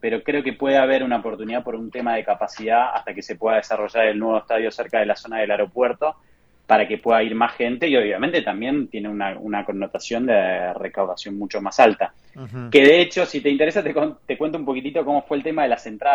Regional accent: Buenos Aires, Argentina; moved away as an adult; now in Miami, United States; yo nací en Capital Federal, viví hasta los 29 años en Argentina, hace 8 años estoy viviendo acá en Miami

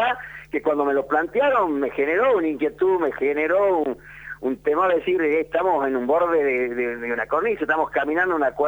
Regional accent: Cachi, Salta, Argentina; fui intendente de mi pueblo natal, es un pueblo de los Valles Calchaquí, que se llama Cachi.

